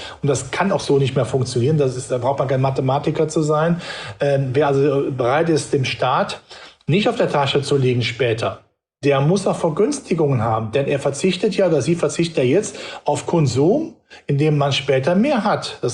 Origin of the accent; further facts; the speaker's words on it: North Rhine-Westphalia, Germany; ich bin ja Rheinländer